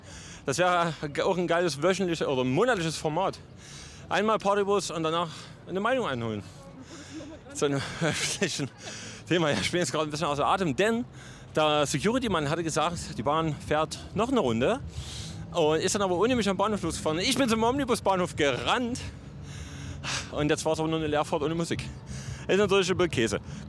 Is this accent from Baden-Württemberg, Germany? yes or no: no; Cologne, North Rhine-Westphalia, Germany; Wir sind ja aus Köln.